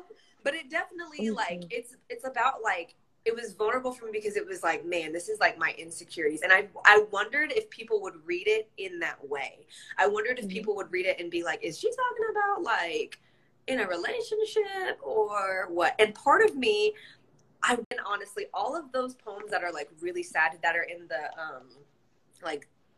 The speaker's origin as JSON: {"language": "English", "town": "Savannah", "region": "Georgia", "country": "United States", "tie": "born or raised there", "said": "I didn't grow up there. I grew up in Savannah, but not on Tybee."}